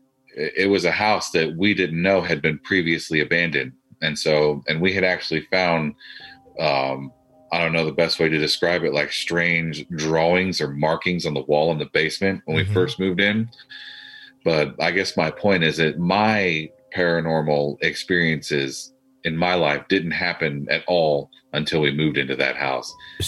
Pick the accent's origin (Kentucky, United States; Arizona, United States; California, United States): Arizona, United States; Tucson; moved away as an adult; We're originally from Tucson, Arizona.